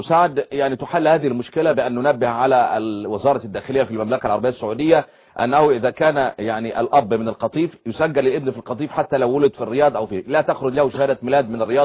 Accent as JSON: {"language": "Arabic", "country": "Egypt", "said": "عندنا في مصر"}